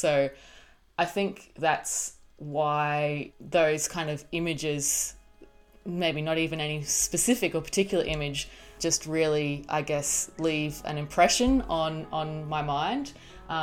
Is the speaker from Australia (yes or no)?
yes; Queensland, Australia; growing up in North Queensland is where I grew up.